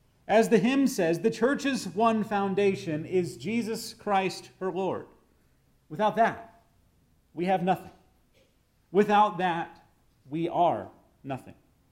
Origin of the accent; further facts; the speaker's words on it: Austin, Texas, United States; born there; I was born in Austin, Texas.